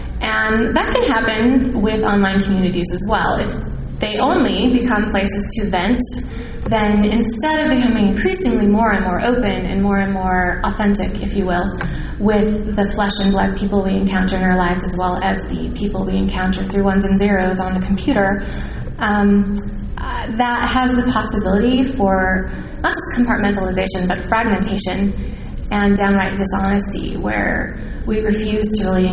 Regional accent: West Coast, United States; Also, I talk way too fast because I'm from the West Coast.

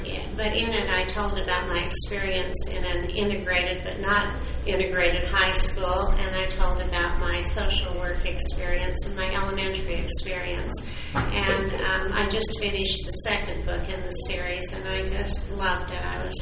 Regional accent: California, United States; I was raised in California.

